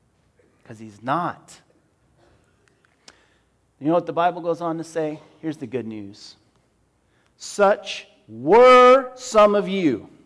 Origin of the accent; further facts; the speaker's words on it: the South, United States; In a congregational church, like in any given Baptist church, where I grew up in the South, Baptists were all over the place.